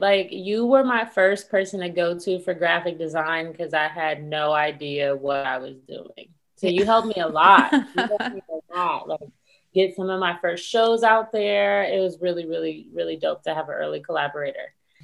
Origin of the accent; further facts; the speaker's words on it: California, United States; because growing up in the Bay Area, you know, part of social justice is giving back, paying forward, and we have been taught to be educators.